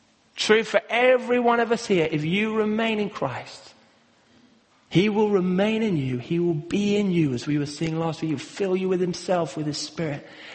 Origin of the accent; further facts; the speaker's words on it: Kenya; when I was growing up in Kenya, and we used to have lots of different crops and garden plants